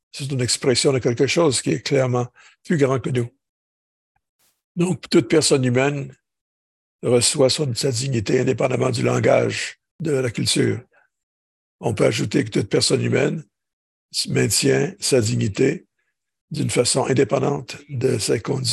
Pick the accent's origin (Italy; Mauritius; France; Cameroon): Italy; French is a second language; Non, que moi je suis digne parce que je suis italien.